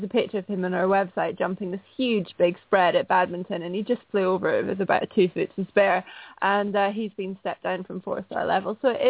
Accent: Scotland, United Kingdom; he grew up about 10 miles from where I grew up in Scotland.

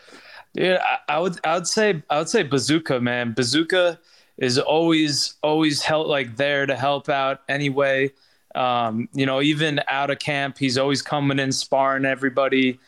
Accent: New York, United States; I'm a New Yorker. I got that Long Island blood pumping through me.

